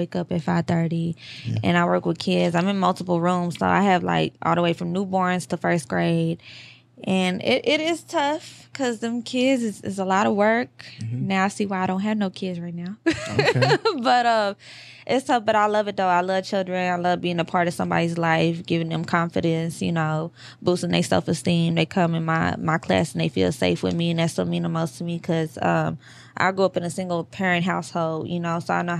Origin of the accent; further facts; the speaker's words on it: Louisville, Kentucky, United States; also born or lived in New York; Yeah, so I'm from Louisville. I moved to New York. I sold everything I had when I was like fresh out of high school.